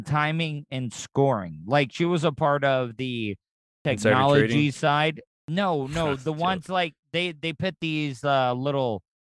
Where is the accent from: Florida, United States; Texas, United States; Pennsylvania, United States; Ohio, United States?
Florida, United States; You got to remember, I grew up in Volusia County and Daytona International Speedway